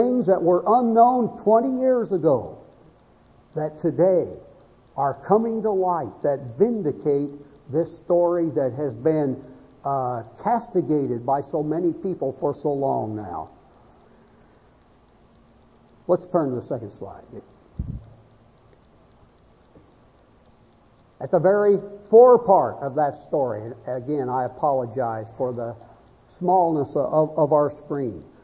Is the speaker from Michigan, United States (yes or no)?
no; Phoenix, Arizona, United States; I grew up in Phoenix, Arizona. That's Mormon country.